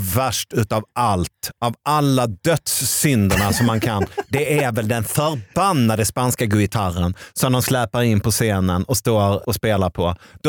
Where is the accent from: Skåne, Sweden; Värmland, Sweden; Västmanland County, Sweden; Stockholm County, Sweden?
Värmland, Sweden; Arvika; Jag är från Arvika.